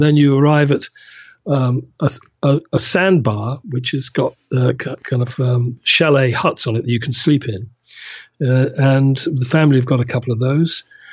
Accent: South East England, United Kingdom; I grew up pretty well where I am now, in the south of England.

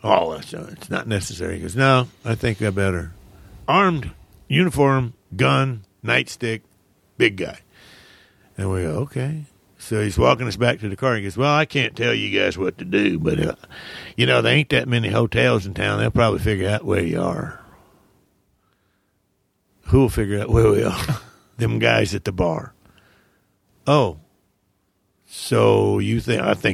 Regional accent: the South, United States; I grew up in the South. When a cop gives you a warning like that, you take it.

